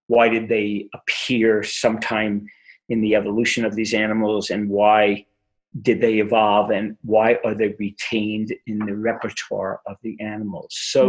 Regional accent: Brooklyn, New York, United States; and I grew up in Brooklyn, New York, or I guess I haven't grown up yet, but I was born in Brooklyn, New York

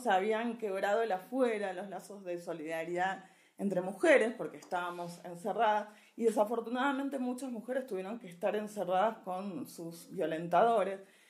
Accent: Argentina; Vengo de Argentina

